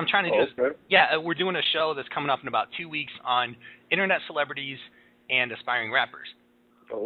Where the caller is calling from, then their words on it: Michigan, United States; I'm calling from Michigan.